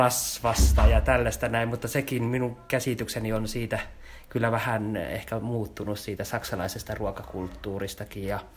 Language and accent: Finnish; Mikkeli, Southern Savonia, Finland; ja on tultiin Savonmaasta, eli Mikkelistä tultiin